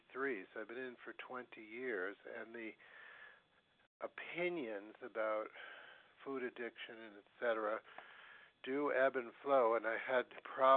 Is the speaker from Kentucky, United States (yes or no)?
no; Boston, Massachusetts, United States; from the Boston area.